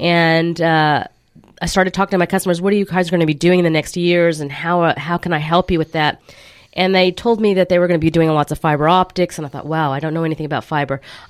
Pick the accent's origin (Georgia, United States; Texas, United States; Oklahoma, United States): Oklahoma, United States; I was a girl from Oklahoma coming to Dallas with a group of people.